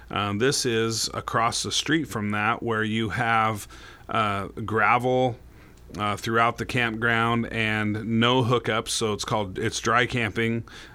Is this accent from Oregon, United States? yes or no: yes; Gold Beach, Oregon, United States; Yeah, I grew up down in Gold Beach and spent my time on the coast